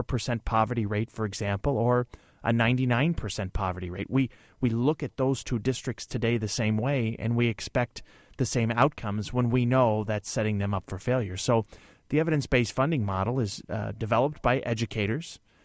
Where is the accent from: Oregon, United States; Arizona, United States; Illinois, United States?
Illinois, United States; And I see what is happening in my hometown, and I see those same things happening in small towns all over Illinois today.